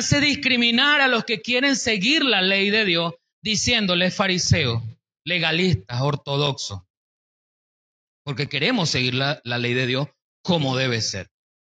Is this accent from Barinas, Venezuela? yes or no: yes; Barinas, Venezuela; los que somos de acá de Barinas sabemos cuáles son los sentidos de las calles